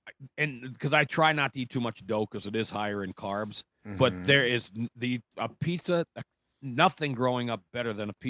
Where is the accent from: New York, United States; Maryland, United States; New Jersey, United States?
New Jersey, United States; now in Midwest, United States; like when I go back to Jersey, it's a booster shot. I think I sound Midwestern now. I don't sound like I'm from Jersey.